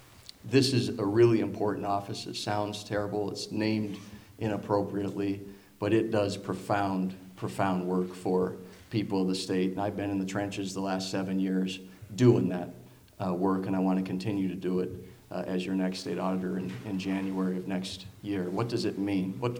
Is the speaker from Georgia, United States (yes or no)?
no; Anaconda, Montana, United States; I'm from Anaconda, originally a fourth generation Montanan.